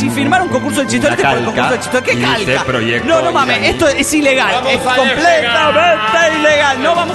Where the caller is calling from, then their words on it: La Merced, Argentina; de la Merced, Argentina.